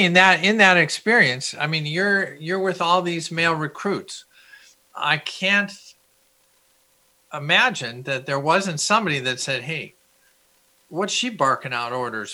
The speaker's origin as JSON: {"language": "English", "town": "Minneapolis", "region": "Minnesota", "country": "United States", "tie": "born or raised there", "said": "Well, I grew up in Minneapolis, and so all of a sudden I'm in the military"}